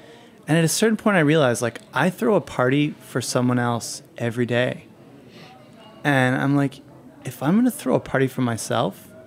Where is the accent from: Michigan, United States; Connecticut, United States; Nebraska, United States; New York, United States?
New York, United States; now in Portland, United States; Like, I'm not from New York anymore.